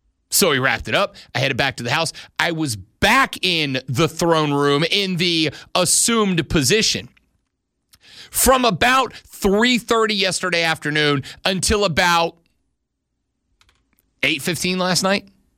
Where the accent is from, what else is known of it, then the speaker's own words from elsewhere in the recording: New Orleans, Louisiana, United States; I am from Louisiana, New Orleans, Louisiana specifically. I've grown up around seafood. I was brought up at oyster shucks and crawfish boils